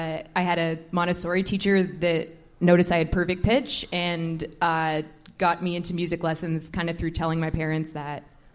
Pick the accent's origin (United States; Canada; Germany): Canada; Oakville, Ontario; I grew up in Oakville. Yeah. And I went to school at U of T for English.